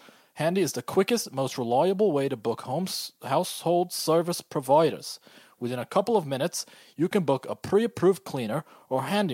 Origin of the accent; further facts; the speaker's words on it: Australia; Listen, I'm from the Outback. I'm pretty rugged.